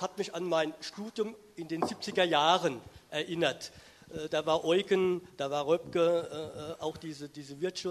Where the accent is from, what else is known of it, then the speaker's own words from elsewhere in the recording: Worms, Rhineland-Palatinate, Germany; Ich komme aus Worms und leite dort den Gesprächskreis der Nachdenkseiten.